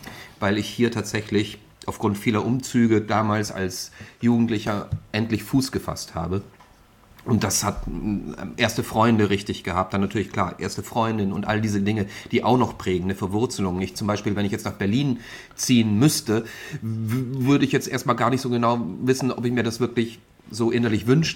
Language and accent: German; Austria; ich bin ja nun mal Schluchtenscheißer, das heißt also, ich bin ja Österreicher eigentlich